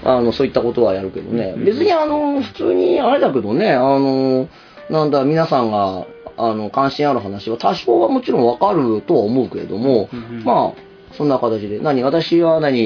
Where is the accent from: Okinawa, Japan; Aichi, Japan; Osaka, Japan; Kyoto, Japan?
Aichi, Japan; Nagoya; でも自分名古屋ですね。もうどこどう切っても名古屋じゃないですか。